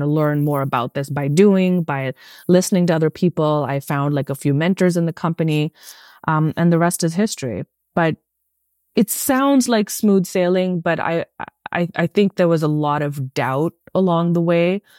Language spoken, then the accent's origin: English; India; I can say this because I'm from India